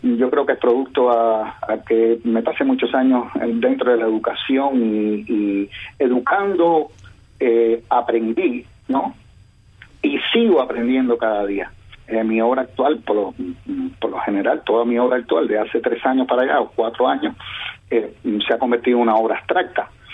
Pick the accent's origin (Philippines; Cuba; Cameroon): Cuba; now in United States; Cuando salí de Cuba, salí un poco desfasado con mi generación. Mi generación fue la generación de los 80